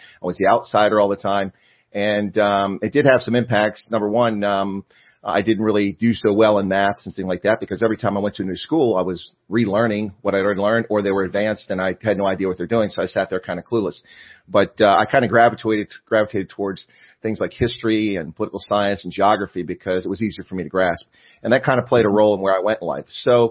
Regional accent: Baltimore, Maryland, United States; born there; I was born in Baltimore, Maryland, or as people in Baltimore say, Balmer, in the state of Maryland.

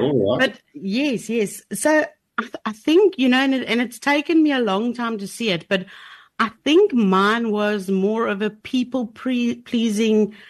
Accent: Port Elizabeth, Eastern Cape, South Africa; now in East London, South Africa; No, I'm actually from Port Elizabeth, Quebec, okay, as it's called now, and ended up in East London through a tragedy and comedy of events.

